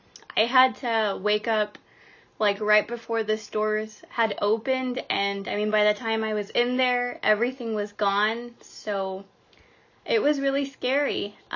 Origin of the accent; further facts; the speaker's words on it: San Antonio, Texas, United States; I'm from here, San Antonio, Texas.